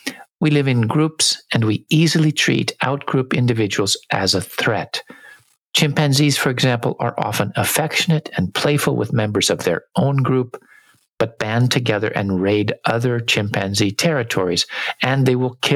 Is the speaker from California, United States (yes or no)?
yes; California, United States; but in fact, I grew up in California